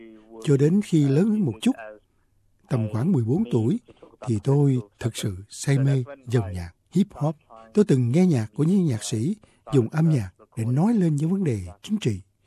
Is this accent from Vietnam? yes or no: no; Australia; nói về nguồn gốc của tôi là một người Úc gốc Việt